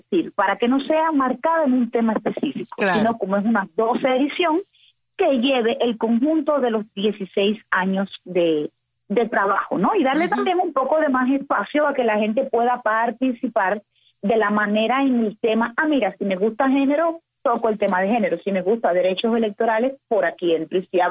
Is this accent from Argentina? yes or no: no; Cuba; porque es que aún y todos somos cubanos y cubanas, ¿verdad?